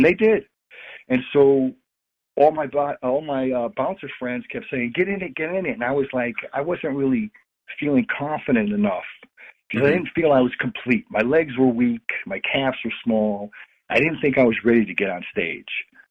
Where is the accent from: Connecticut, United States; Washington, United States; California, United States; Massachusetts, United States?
Connecticut, United States; Ansonia; I was in a small town outside of New Haven, Connecticut, called Ansonia, Connecticut.